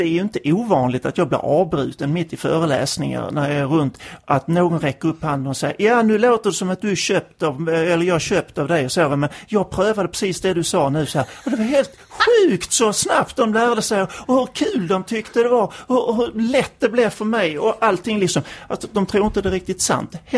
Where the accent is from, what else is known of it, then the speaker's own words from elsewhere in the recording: Malmö, Skåne, Sweden; Jag hoppar av i farten från tåget mellan Malmö och Sandviken typ. Från min hemstad till en handledarutbildning upp i Norrland.